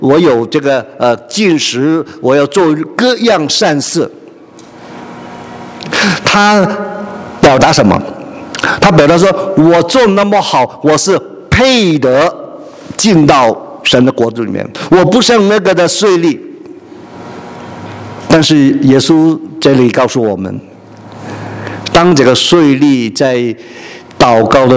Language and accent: Chinese; China; 好像我们中国人来一个的观念，人死如灯灭这个观念